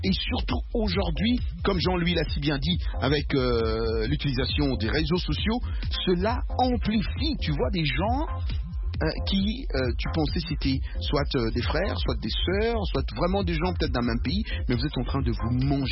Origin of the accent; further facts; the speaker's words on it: Kasaï, DR Congo; moi je suis du Kasaï.